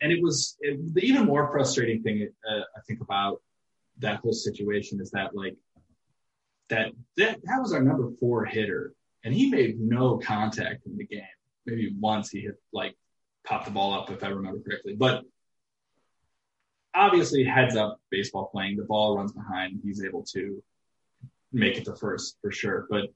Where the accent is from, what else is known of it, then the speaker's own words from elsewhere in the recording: Midwest, United States; it's just because we're both from the Midwest and we focus on the AL Central majority of the time.